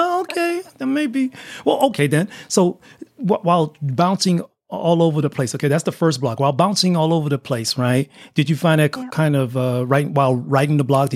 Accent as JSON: {"language": "English", "country": "United States", "said": "You know, I'm from the United States, and all, you know, Americans at the particular time, we are all jealous of Canada"}